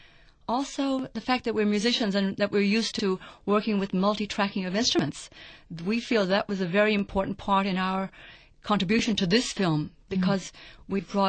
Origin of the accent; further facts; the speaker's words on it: Ireland; my childhood on the farm, on the hill where we grew up in Ireland.